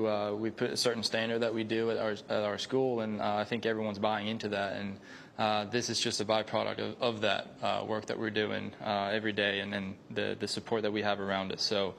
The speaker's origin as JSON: {"language": "English", "country": "Sweden", "tie": "born or raised there", "said": "growing up in Sweden, it's not ideal for golf. Our season is a little bit shorter"}